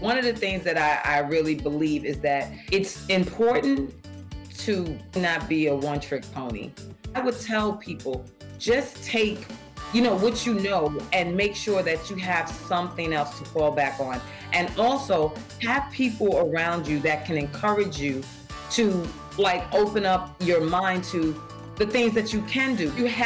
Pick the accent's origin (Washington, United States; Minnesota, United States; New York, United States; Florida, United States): New York, United States; I'm from New York in Harlem